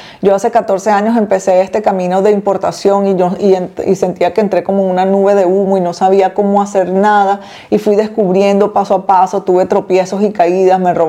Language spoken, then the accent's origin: Spanish; Venezuela; He recibido personas de Venezuela, claro, porque soy venezolana